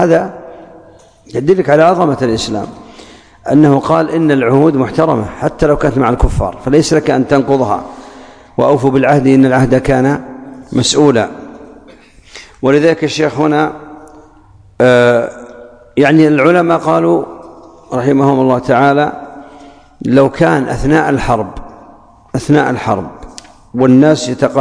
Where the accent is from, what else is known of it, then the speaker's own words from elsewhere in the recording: Saudi Arabia; كان هو عندنا في السعودية أصبح الآن موجود.